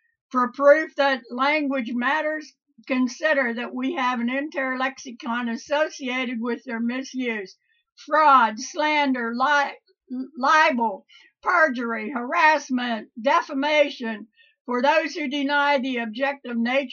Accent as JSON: {"language": "English", "region": "Pennsylvania", "country": "United States", "tie": "born or raised there", "said": "growing up in Pennsylvania, if my mother or my dad said, thou shalt not do that, buddy, you shalt not."}